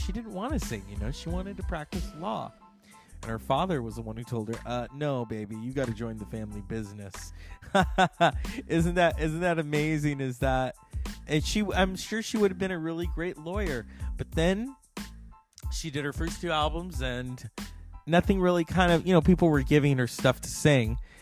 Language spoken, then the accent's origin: English; California, United States; I'm from Northern California. A lot of people don't know that.